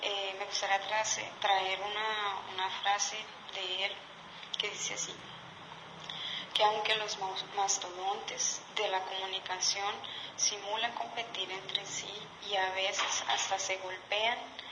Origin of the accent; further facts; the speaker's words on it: Colombia; Portuguese is a second language; sou colombiana, pertenço à classe trabalhadora.